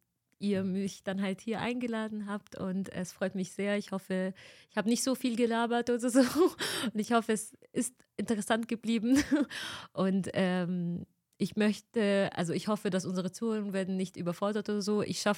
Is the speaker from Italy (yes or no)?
no; Egypt; German is a second language; now in Germany; ich bin aus Ägypten, ich kann das nicht.